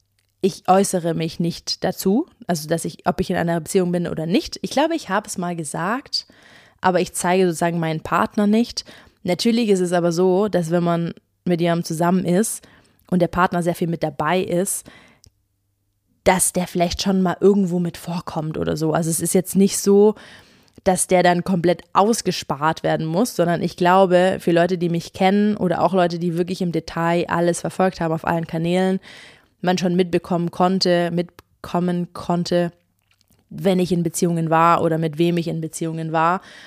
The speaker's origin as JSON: {"language": "German", "town": "Ulm", "region": "Baden-Württemberg", "country": "Germany", "said": "in Ulm, wo ich herkomme"}